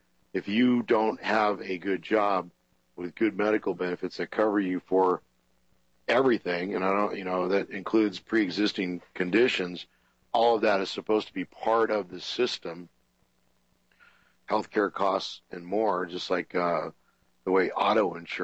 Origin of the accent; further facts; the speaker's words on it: San Diego, California, United States; the people of San Diego, my hometown, would allow that to happen in a republic